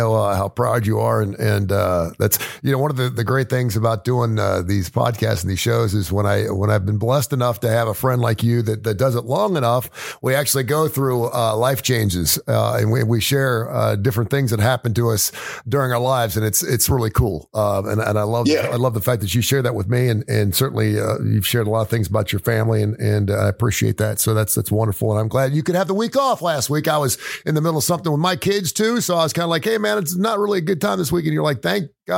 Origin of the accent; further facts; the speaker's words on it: Cincinnati, Ohio, United States; I come from Cincinnati, where we had four seasons.